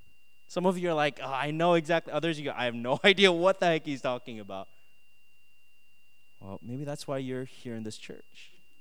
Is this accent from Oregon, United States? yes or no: no; Minnesota, United States; Maybe it's because I'm Asian. I grew up in Minnesota.